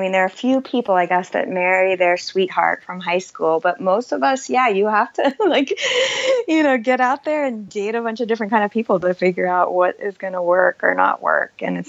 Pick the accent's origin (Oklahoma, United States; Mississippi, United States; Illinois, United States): Oklahoma, United States; I mean, I grew up in Oklahoma in the 70s, and I remember, like, my mom never worked.